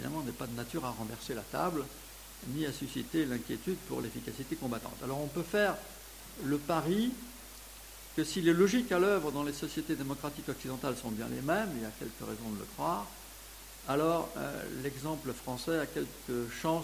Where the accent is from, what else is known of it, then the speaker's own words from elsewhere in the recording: France; on peut le faire en tant que Français